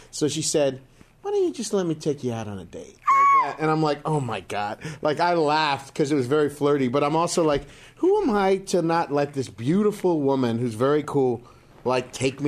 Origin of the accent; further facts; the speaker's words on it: West Covina, California, United States; And I'm actually from West Covina.